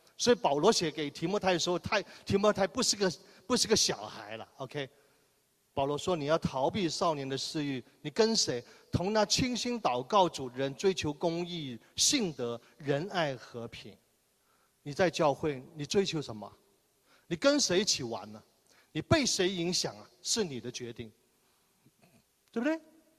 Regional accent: Hong Kong; 我们香港人最喜欢吃，真的，我研究过了

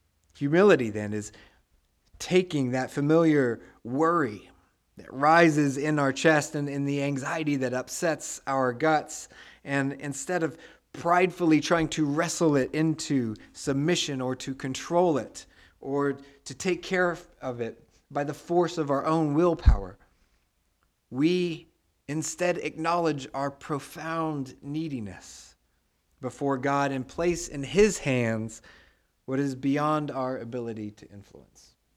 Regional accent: Tyler, Texas, United States; Kathy is the mother of my best friend growing up in Tyler

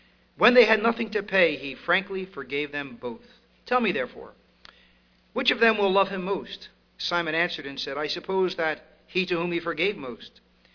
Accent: East Coast, United States; accent: East Coast; The first one is getting used to my East Coast accent, which I know is different.

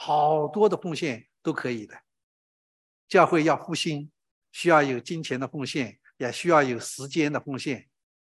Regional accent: China; 尤其是我是从中国来的，从中国大陆来的，尤其是我们从中国大陆来的弟兄姐妹，我们更需要在这方面操练。因为我们从小没有这样的观念

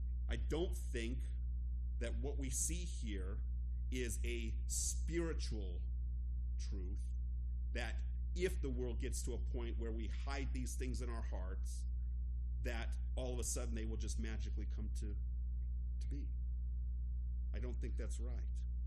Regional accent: United States; As a child in America, I tend to think the Allies were right.

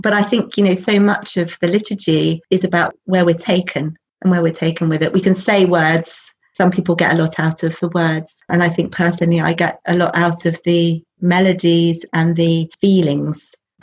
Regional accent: Bromley, London, United Kingdom; And I remember growing up in Bromley, it was a prayer that really, really resonated with me.

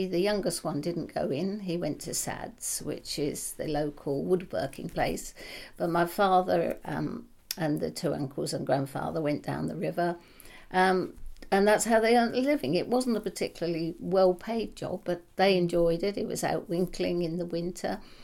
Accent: Maldon, East of England, United Kingdom; in Wantsrow, Malden. I've lived here a greater part of my life and went to school at Malden County Primary and then left and went on to Chelmsford Technical School.

